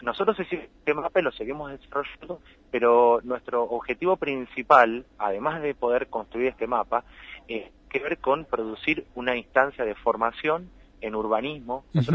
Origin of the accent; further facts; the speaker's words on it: La Plata, Buenos Aires Province, Argentina; Te acuerdo que soy platense también